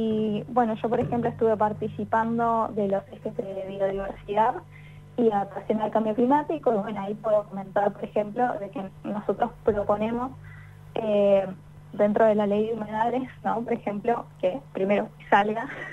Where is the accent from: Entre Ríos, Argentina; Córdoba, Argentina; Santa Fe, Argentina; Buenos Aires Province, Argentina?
Buenos Aires Province, Argentina; La Plata; yo soy de La Plata